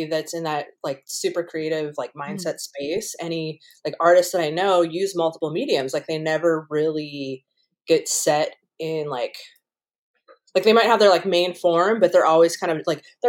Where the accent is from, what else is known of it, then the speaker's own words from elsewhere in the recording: Washington, United States; cause I'm from Washington, like the only art school that was close by was in Seattle.